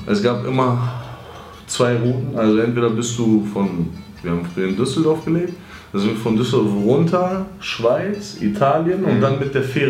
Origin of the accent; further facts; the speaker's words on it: Kavala, East Macedonia and Thrace, Greece; now in Germany; Digga, bei uns in Kavala am Strand auch.